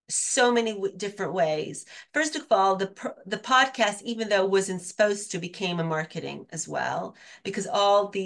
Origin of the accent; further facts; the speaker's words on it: Canada; I'm Canadian, actually.